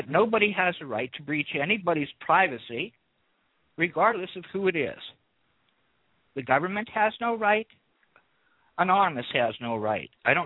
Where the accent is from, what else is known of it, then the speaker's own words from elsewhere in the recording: Berkeley, California, United States; hey, I'm from Berkeley. Okay, I'm a Berkeley 64.